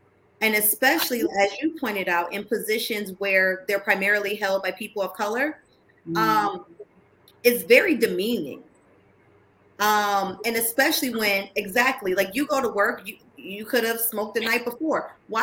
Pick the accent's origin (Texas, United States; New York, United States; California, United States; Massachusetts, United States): New York, United States; Buffalo; Like, I'm from upstate New York, I'm from Buffalo. I grew up in one of those neighborhoods that was like heavily impacted, heavily criminalized due to policies of the war on drugs.